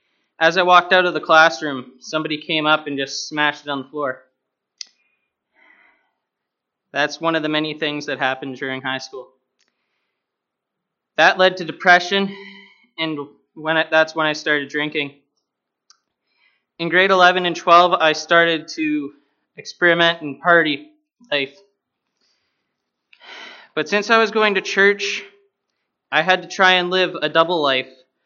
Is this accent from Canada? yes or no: yes; Brantford, Ontario, Canada; I'm 19 years old. I'm from Brantford, Ontario. I grew up in a good Christian family with a twin sister named Danielle